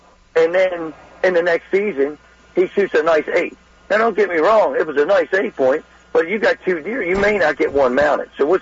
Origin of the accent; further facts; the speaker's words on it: Pasadena, United States; I'm hunting in Centerville. I'm from Pasadena, but I'm pulling into Centerville